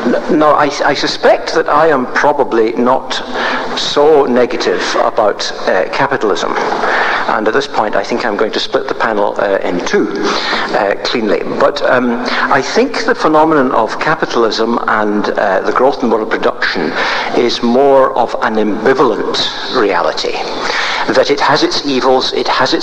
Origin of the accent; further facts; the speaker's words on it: Scotland, United Kingdom; I, as a Scot, was introducing a German theologian